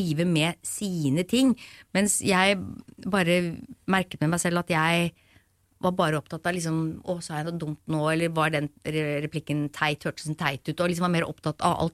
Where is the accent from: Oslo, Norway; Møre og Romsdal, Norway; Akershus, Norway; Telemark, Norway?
Oslo, Norway; Jeg vokste opp liksom på Vestkanten og liksom jobbet i showbiz